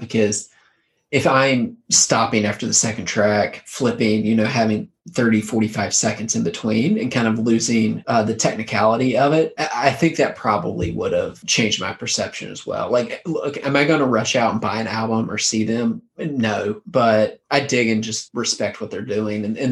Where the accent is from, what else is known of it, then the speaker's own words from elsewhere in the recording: West Virginia, United States; Well, I mean, first off, so I'm from West Virginia, so it's not like we have a wealth of of artists to choose from.